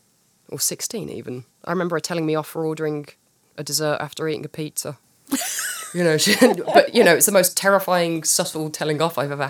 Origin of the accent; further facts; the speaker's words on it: United Kingdom; I'm very British.